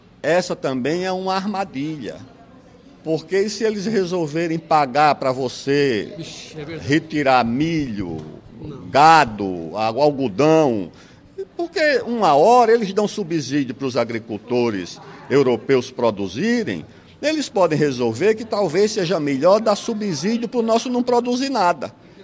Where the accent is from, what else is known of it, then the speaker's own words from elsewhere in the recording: Alagoas, Brazil; now in São Paulo, Brazil; Eu sou lá do interior de Alagoas, fui visitar minha mãe.